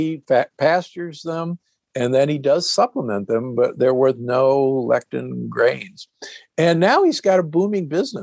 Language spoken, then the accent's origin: English; Omaha, Nebraska, United States; You know, I grew up in Omaha, Nebraska, and knew tons of farmers in my family.